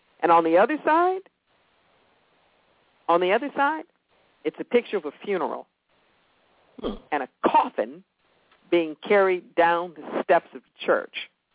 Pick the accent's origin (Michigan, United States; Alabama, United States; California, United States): California, United States; Los Angeles; I grew up in Los Angeles, and just a few blocks from my house is one of the biggest Pentecostal churches in the world.